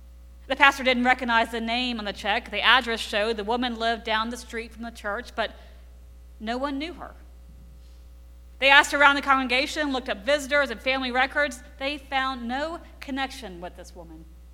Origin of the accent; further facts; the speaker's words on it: the South, United States; I'm from the South, but I failed the quiz because of one question.